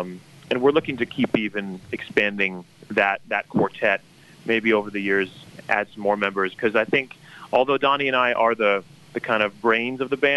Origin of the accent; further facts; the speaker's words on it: Brooklyn, New York, United States; although I grew up in Brooklyn. I grew up very Jewish, had a bar mitzvah, went to Hebrew school and all that.